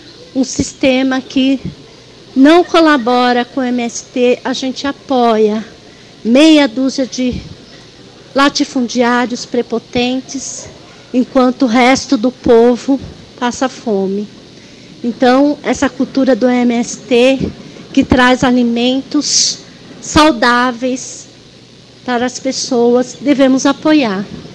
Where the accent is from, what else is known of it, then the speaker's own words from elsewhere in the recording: Diadema, São Paulo, Brazil; sou de Diadema, da comunidade Nossa Senhora do Campanário.